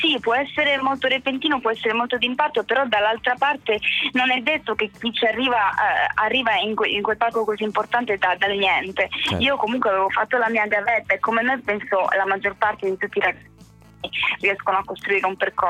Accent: Sardinia, Italy; questo mi ha fatto riscoprire la mia terra, e da lì ho deciso di inserire la mia lingua sarda in alcune canzoni

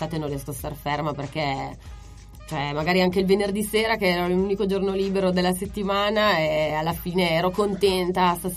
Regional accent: Biella, Piedmont, Italy; now in Turin, Italy; vengo da Biella, però abito a Torino da circa 7 anni.

